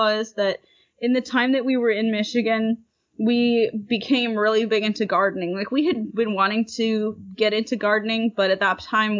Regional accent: Bavaria, Germany; but I grew up in Germany, in Bavaria, which is the southernmost state of Germany. There's a lot of farming there. It's very heavy into agriculture. I grew up in a very small German village that consisted primarily of farmers.

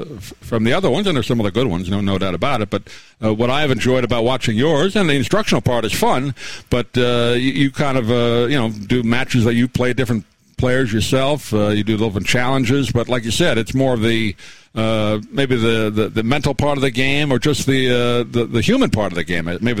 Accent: New York, United States; I grew up in New York, so tennis was basically a 4 or 5 month sport.

